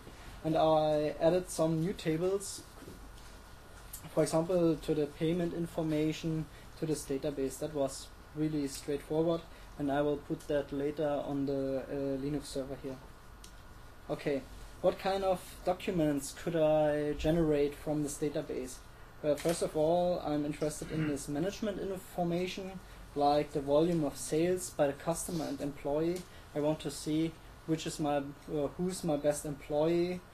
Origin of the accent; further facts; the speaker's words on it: Cologne, North Rhine-Westphalia, Germany; English is a second language; from Cologne, and I would like to say something about business reports with LaTeX.